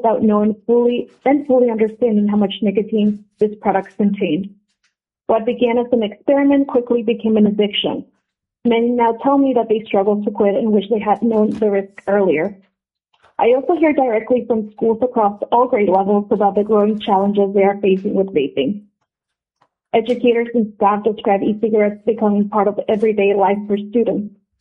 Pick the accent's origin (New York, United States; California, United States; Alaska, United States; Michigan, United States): Alaska, United States; Anchorage; I'm from Anchorage, and I work in tobacco prevention.